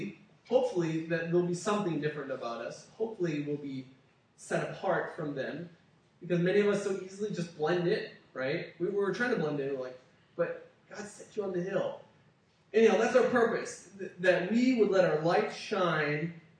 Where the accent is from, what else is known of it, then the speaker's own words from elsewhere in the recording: Germany; I grew up in Germany, so there's lots of castles there.